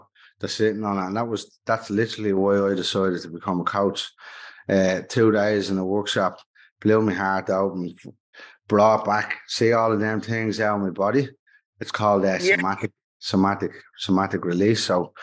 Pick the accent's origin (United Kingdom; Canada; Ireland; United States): Ireland; Dublin, Leinster; I'm from York Street in town.